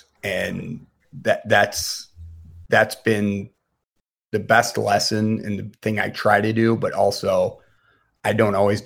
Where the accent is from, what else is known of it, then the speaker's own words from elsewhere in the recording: Syracuse, New York, United States; Growing up in Syracuse, the hated Hoyas, was real.